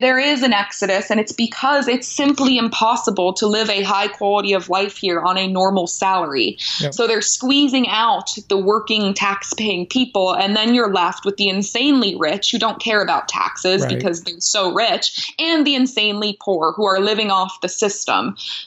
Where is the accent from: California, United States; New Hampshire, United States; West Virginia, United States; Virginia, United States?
New Hampshire, United States; For example, I'm from New Hampshire, and New Hampshire forever has been a very purple, you know, libertarian, liberty-minded state.